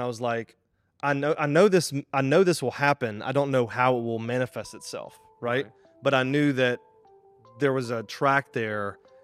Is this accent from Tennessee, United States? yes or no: yes; Memphis, Tennessee, United States; I grew up in Memphis, Tennessee, went to private school.